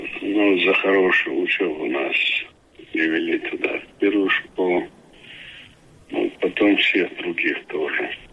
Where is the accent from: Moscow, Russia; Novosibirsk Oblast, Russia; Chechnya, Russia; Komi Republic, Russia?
Chechnya, Russia; Urus-Martan; Ну, потом мы уехали в родное село, в Усмартан. И там тоже жили на улице.